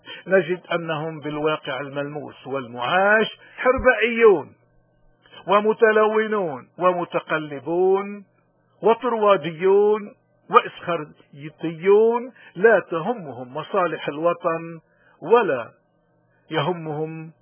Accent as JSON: {"language": "Arabic", "country": "Lebanon", "said": "ونحن كمواطنين لبنانيين من كل المذاهب"}